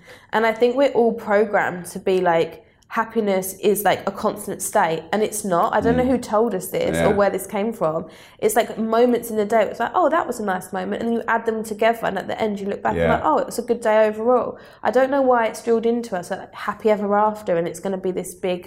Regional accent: Southend, East of England, United Kingdom; I grew up in Southend, so there's not a lot of money there.

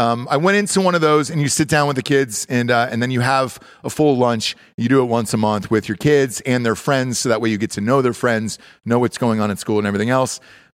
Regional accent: Georgia, United States; I'm from Georgia originally

